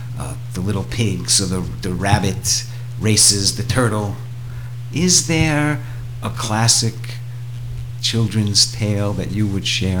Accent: United States; I grew up in America.

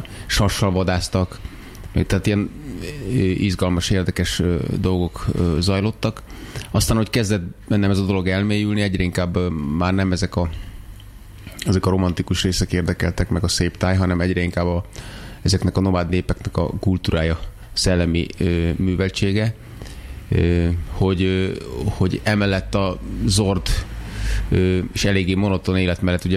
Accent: Budapest, Hungary; ugye én budai gyerek vagyok

